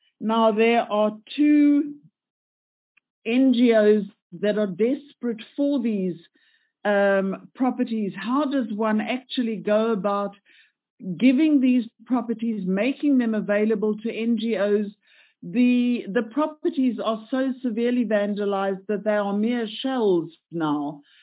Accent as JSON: {"language": "English", "region": "Gauteng", "country": "South Africa", "said": "I am from Gauteng"}